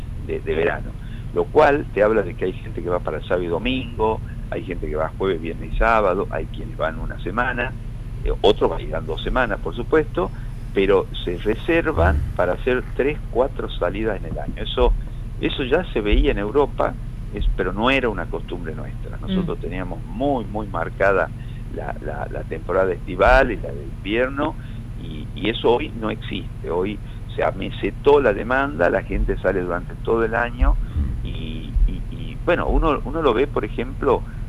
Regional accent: Tucumán, Argentina; nosotros como tucumanos tenemos que trabajar para generar más obras de infraestructura

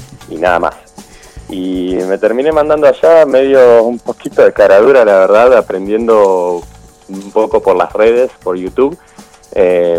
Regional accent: Paraná, Entre Ríos, Argentina; now in Bariloche, Argentina; yo soy de Entre Ríos, de Paraná, nada que ver, de la otra punta del país.

